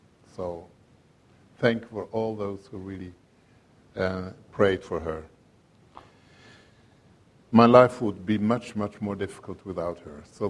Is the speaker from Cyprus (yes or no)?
no; Switzerland; also born or lived in Algeria; now in Jerusalem, Israel; I was born in Algeria, as you heard, grew up in Switzerland, moved about 16 years ago to Jerusalem, where we live since.